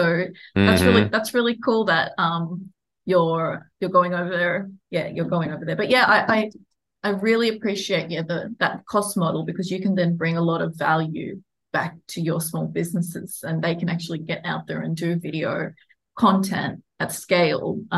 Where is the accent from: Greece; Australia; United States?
Australia; Being Australian